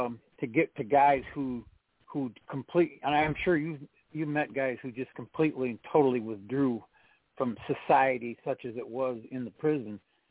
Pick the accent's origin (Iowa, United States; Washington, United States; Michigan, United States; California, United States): Michigan, United States; Sheridan; I was born and raised in Sheridan, which is in the middle of Montcalm County, and Ithaca's in Montcalm, or just outside of Montcalm.